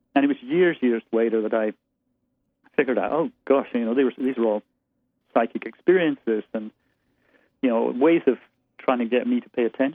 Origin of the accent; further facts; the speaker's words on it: Aberdeen, Scotland, United Kingdom; moved away as an adult; I was born and raised there. I was in Scotland until I was 23, and then left college, spent time in London, 15 years there, then moved to the States. I've been here for almost 2 decades now.